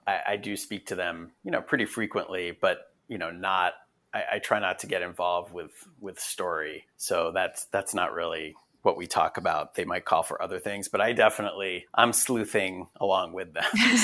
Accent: Potomac, Maryland, United States; by amazing coincidence, that is where I grew up. I grew up in the Potomac area, and Potomac and Bethesda and Rockville.

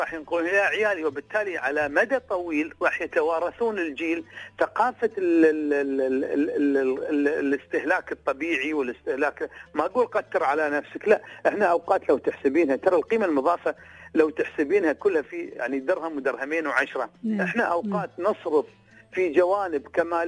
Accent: United Arab Emirates; احنا كأسر إماراتية

